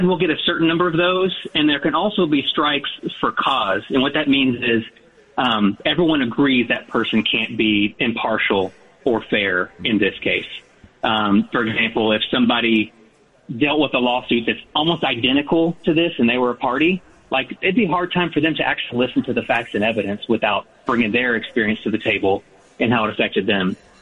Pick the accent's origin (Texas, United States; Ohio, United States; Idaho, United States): Texas, United States; Commerce; I got someone back in Hunt County because that's where I grew up in Commerce